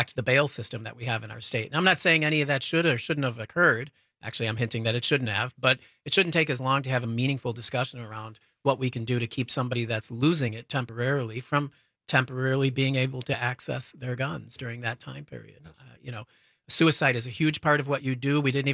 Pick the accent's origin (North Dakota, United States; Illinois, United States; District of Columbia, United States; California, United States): Illinois, United States; Chicago; Chicago, my hometown, being thrown out as an example of, you know, just a war zone